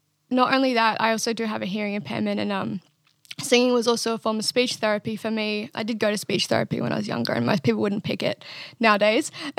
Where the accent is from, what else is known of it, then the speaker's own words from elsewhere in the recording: Queensland, Australia; I'm a musician and I come from Queensland, Australia on the East Coast.